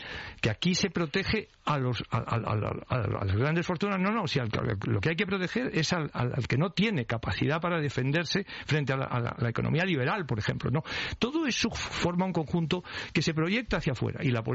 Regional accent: Spain; aquí somos primero españoles y después vivimos en unas regiones o hemos nacido en unos municipios.

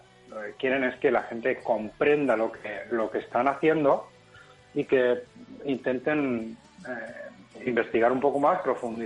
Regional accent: Barcelona, Catalonia, Spain; moved away as an adult; now in Stockholm, Sweden; Yo me fui de Barcelona a Estocolmo en el 2009 porque, bueno, pues yo había estudiado económicas

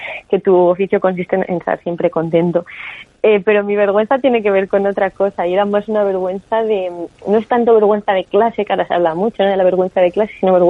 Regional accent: Campo de Criptana, Castilla-La Mancha, Spain; Y yo lo noto en mi pueblo, en Campo de Criptana, que también hablo mucho de él, como de pequeños pues había un montón de niños que nos salíamos al fresco

